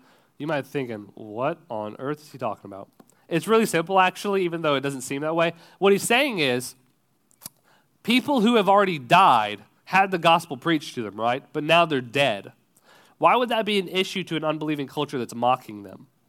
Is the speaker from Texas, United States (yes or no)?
yes; Texas, United States; So growing up in Texas, there are a few watering holes, is what we call them